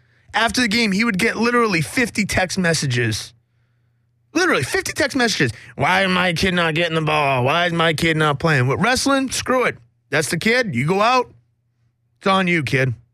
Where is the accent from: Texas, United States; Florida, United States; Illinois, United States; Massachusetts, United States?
Massachusetts, United States; Look, yeah, I'm from Massachusetts. My father's a huge Kennedy guy.